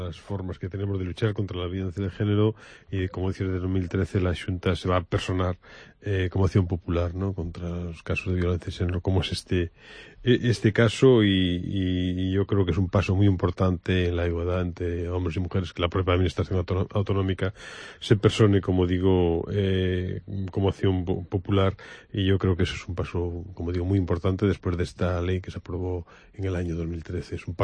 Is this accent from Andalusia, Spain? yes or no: no; Galicia, Spain